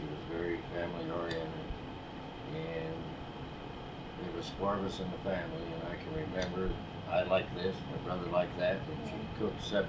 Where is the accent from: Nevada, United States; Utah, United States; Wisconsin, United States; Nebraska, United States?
Utah, United States; Salt Lake City; born there; So that's why I was born in Salt Lake.